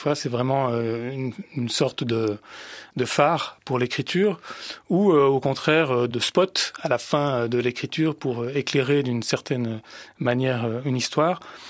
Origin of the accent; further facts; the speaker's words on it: Romandy, Switzerland; on est suffisamment bien placé en tant que Suisse romand pour s'entendre dire qu'on ne parle pas tout à fait français.